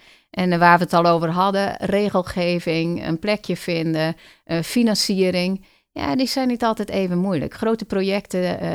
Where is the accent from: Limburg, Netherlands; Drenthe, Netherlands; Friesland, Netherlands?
Friesland, Netherlands; En ik kom oorspronkelijk uit Friesland en ik heb veel op de boerderij gespeeld.